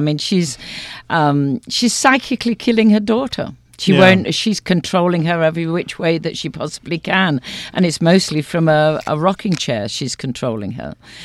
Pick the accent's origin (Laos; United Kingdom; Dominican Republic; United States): United Kingdom; England; because I'm English.